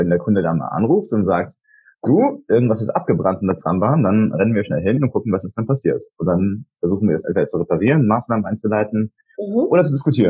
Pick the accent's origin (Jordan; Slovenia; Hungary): Jordan; Also ich komme ja auch aus der Gegend, ich bin in Jordanien aufgewachsen.